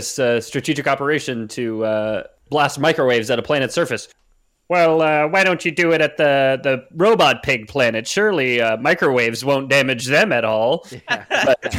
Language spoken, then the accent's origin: English; England, United Kingdom; As an Englishman, I can make these jokes, okay?